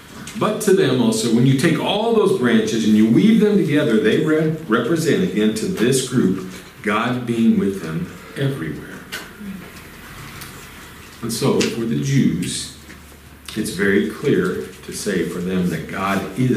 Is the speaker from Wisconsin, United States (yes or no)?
yes; Wisconsin, United States; now in Virginia, United States; because this is Virginia, I'm from Wisconsin, colder months